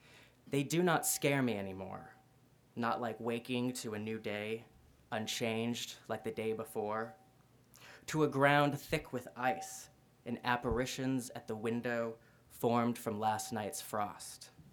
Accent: Ohio, United States; now in San Francisco, United States; And as Wayne said, I am originally from Ohio. I live in San Francisco now, and it's always good to be home.

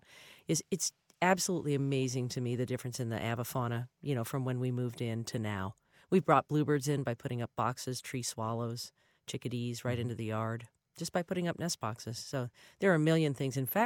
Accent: Richmond, Virginia, United States; I grew up in Richmond, Virginia, and I miss mockingbirds terribly, too.

